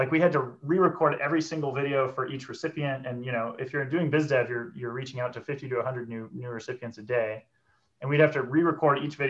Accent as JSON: {"language": "English", "country": "Canada", "lives_now": "San Francisco, United States", "said": "I'm from Canada, as the pillow over there maybe gives you a hint. I've been in San Francisco for 10 years."}